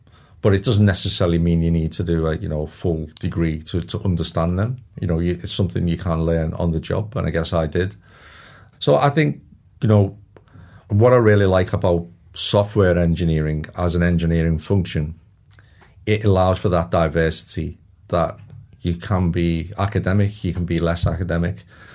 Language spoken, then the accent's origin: English; Liverpool, North West England, United Kingdom; Like being in the UK, I'm from Liverpool originally.